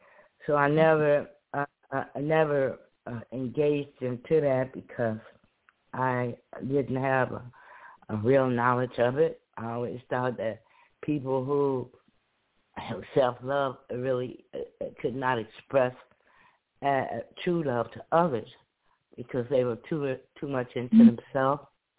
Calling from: Chicago, Illinois, United States; I'm calling from Chicago

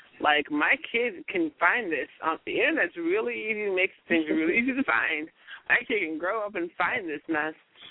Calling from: Chicago, Illinois, United States; I'm calling from Chicago.

